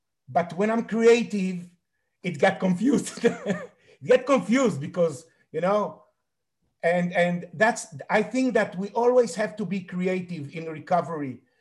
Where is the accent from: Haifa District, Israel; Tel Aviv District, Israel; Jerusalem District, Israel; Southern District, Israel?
Tel Aviv District, Israel; Tel Aviv; So I'm coming from Tel Aviv, Israel